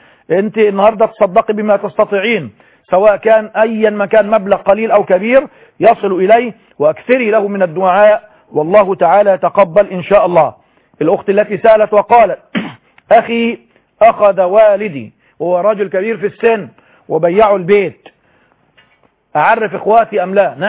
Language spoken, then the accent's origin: Arabic; Egypt; لكن المشكلة إن هذه الثقافة عندنا في مصر خاصة